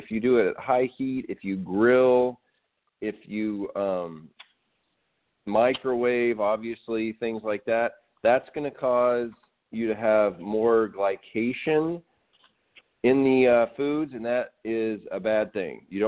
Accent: Arkansas, United States; I grew up in Arkansas where it was like you're either in or out

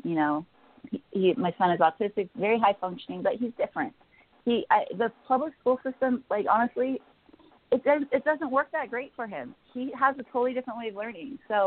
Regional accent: United States; as an American, we have a lot more freedoms than, say, what's going on in Britain or Ireland or other countries

